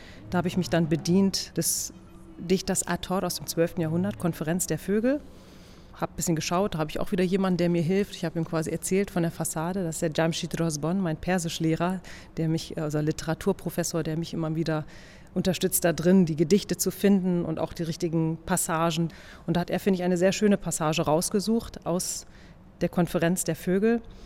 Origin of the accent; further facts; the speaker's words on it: Germany; born there; Ich bin in Deutschland geboren, meine Eltern kommen beide aus dem Iran.